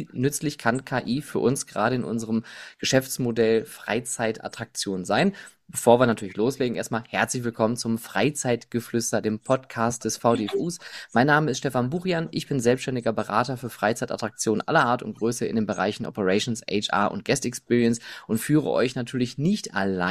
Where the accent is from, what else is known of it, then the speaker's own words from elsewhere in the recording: Oberhausen, North Rhine-Westphalia, Germany; Gerade zuletzt in meiner Heimatstadt Oberhausen wurde unser Hallenbad erneuert, das Stärkrader Hallenbad, in dem ich vor 100 Jahren mal schwimmen gelernt habe.